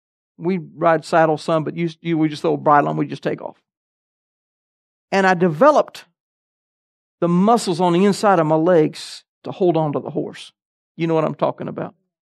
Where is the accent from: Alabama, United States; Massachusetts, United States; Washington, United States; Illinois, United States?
Alabama, United States; also born or lived in Tennessee; Not professionally, but I grew up in Alabama. We played football all the time. Moved to Tennessee.